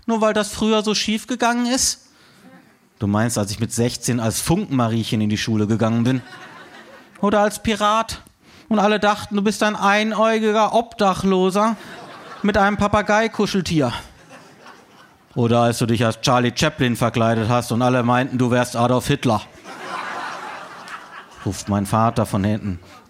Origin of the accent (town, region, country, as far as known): Freiburg, Baden-Württemberg, Germany; born or raised there